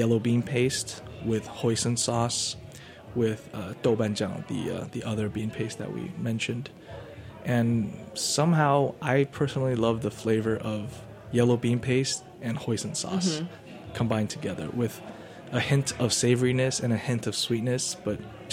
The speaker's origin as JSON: {"language": "English", "country": "Taiwan", "said": "because I'm from Taiwan, right?"}